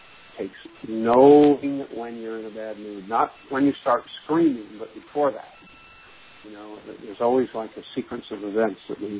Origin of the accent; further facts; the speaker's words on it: England, United Kingdom; moved away; was not popular to be English, and I was attacked and abused and made fun of until I got rid of my accent.